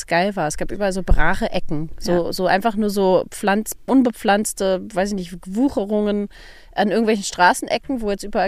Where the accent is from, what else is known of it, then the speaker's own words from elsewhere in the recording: Berlin, Germany; wir sind zusammen aufgewachsen in Berlin-Friedrichshain.